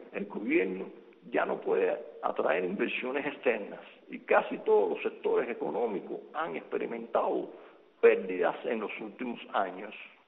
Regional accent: Cuba; nosotros como pueblo cubano

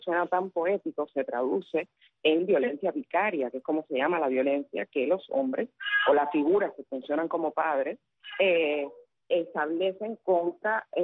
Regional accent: Cuba; como madre cubana

